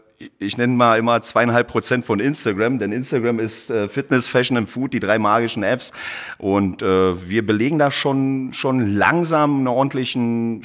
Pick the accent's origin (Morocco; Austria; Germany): Germany; Berlin; Bin Berliner Junge und genieße aber mal gerne die Zeit oder eine Auszeit hier in den Bergen.